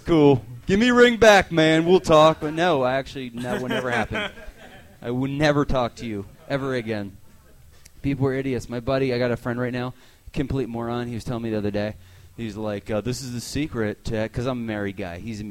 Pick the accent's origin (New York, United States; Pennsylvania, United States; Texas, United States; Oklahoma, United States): Pennsylvania, United States; I grew up outside of Philly.